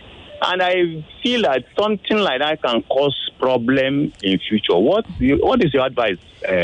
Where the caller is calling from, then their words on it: Odogbolu, Ogun, Nigeria; This is a calling from Odogbolu.